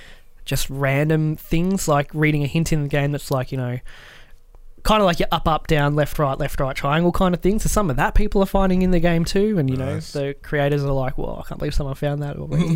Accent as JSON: {"language": "English", "country": "Australia", "said": "Come on, we're two Aussie blokes in the bottom of fuck all nowhere."}